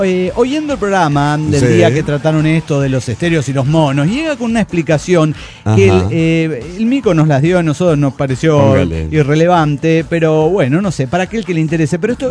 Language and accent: Spanish; Morelia, Michoacán, Mexico; de Morelia, Michoacán.